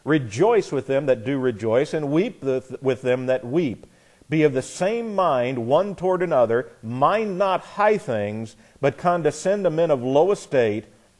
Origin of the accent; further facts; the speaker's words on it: Midwest, United States; Why, I'm a Midwesterner. It's just our nature not to be slothful in business.